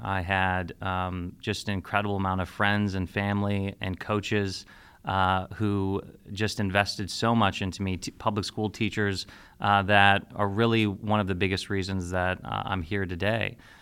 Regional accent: Ohio, United States; My identity is that I'm an Ohioan, and I'm proud of the fact that I was born and raised in Ohio. I was educated in Ohio. I work now in Ohio.

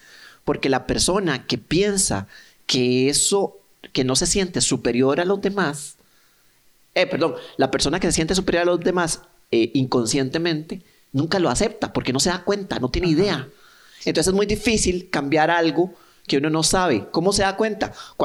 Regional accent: Costa Rica; Somos la Argentina de Centroamérica, mae.

